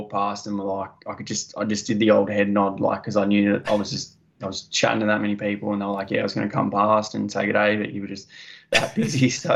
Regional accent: Victoria, Australia; I am from Eastern Victoria, so born and bred, just pretty much an area out of the city from Victoria. I was very lucky. I grew up on an orchard.

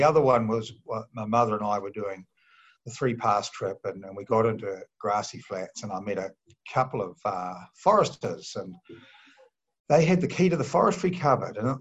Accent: Hokitika, West Coast, New Zealand; We had a gold mine up the spur, and mum used to, you know, as soon as it was raining, we'd go and build the dams and get the riffle box out

